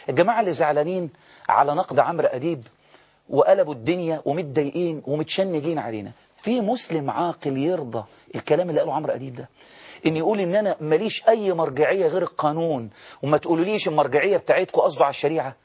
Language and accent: Arabic; Egypt; احنا مصريين